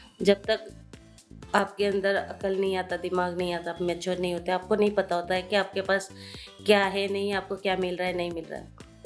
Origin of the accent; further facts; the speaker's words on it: West Bengal, India; बचपन तो बहुत छोटे गाँव से बिलोंग करती हूँ, जो दार्जिलिंग की छोटी सी गांव है जहाँ स्टेट पड़ता है, चाय बागान की स्टेट है, वहाँ से बिलोंग करती हूँ